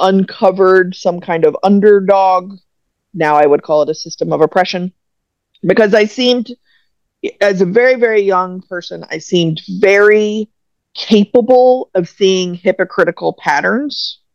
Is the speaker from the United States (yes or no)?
yes; Texas, United States; So I grew up in Texas.